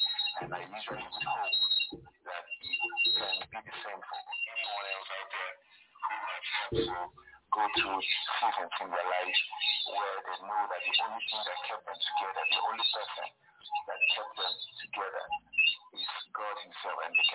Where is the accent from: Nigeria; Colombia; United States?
Nigeria; Cross River; I am from Cross River State, and I live in Calabar, the city of Calabar, Nigeria.